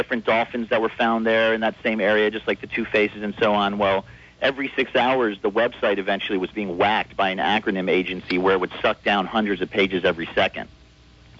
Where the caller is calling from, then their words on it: Philadelphia, Pennsylvania, United States; in Philly.